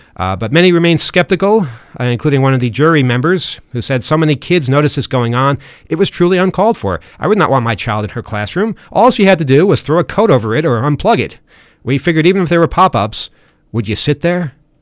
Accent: United States; And I know about this, and I'm an American, so good Lord, that's kind of weird.

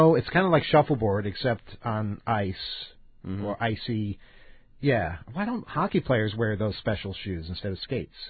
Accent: United States; We're from the United States, not Canada. We don't know these things.

